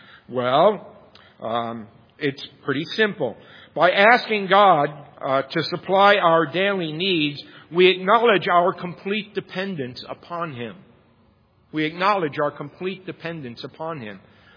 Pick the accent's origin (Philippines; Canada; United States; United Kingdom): United States; Bronx, New York; I grew up in the Bronx